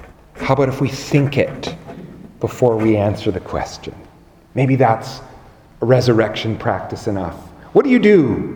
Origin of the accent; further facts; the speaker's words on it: Canada; I'm doing that as a priest, as a Canadian, as a husband, as a father